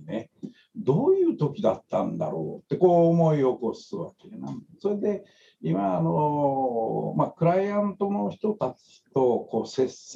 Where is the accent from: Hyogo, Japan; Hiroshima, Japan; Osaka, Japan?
Osaka, Japan; よく大阪人やからなんかおもろいことあれへんか、あれへんなあいうのがこの挨拶を交わしたんやな。